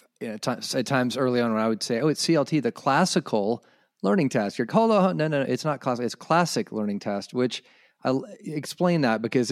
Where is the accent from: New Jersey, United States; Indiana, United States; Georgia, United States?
Georgia, United States; Atlanta; I remember. I'm from Atlanta. Like you don't mess with Coca-Cola.